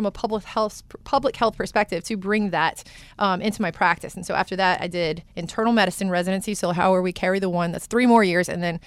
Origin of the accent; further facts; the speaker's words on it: Thibodaux, Louisiana, United States; Born and raised Thibodaux, Louisiana.